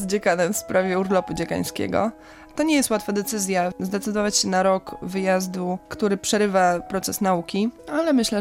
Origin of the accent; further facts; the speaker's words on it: Bydgoszcz, Kuyavian-Pomeranian Voivodeship, Poland; Urodziłam się w Bydgoszczy, chodziłam do wszystkich szkół po kolei w Bydgoszczy, także jestem dumną bydgoszczanką z parafii Matki Boskiej Królowej Męczenników w Fordonie